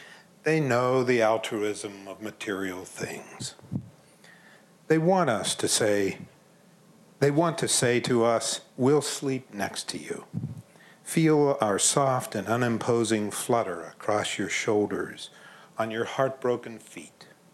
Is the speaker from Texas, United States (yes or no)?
no; Pittsburgh, Pennsylvania, United States; I came from Pittsburgh. We have no Calvinists in Pittsburgh. There are no Calvinists in Pittsburgh.